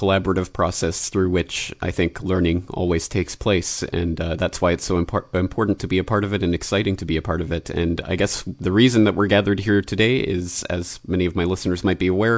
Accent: Canada; I grew up in Canada, where the Liberal Party has been the dominant political force for many years

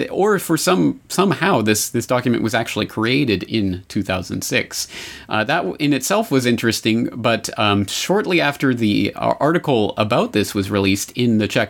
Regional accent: Calgary, Alberta, Canada; the floods in my hometown of Calgary.

